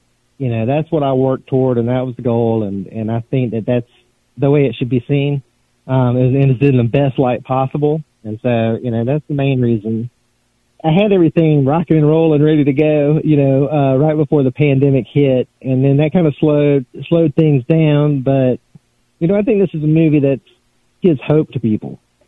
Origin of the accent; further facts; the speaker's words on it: Anderson, South Carolina, United States; I'm a Carolina boy. I'm a, you know, born and raised in the Anderson, and I grew up working in Greenville, you know, so I'm from this area, and these are my people.